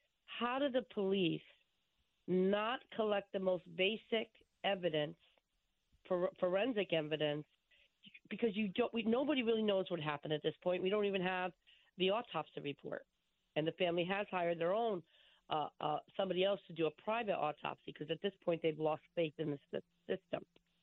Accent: Bridgeport, Connecticut, United States; I'm a white woman who was born and raised in Bridgeport. And I will tell you, I said to somebody myself, I said, you know, Black Rock is the most affluent section of Bridgeport.

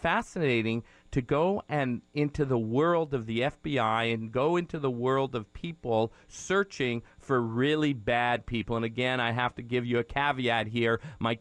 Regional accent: Winnipeg, Manitoba, Canada; my experiences growing up in Winnipeg, Canada

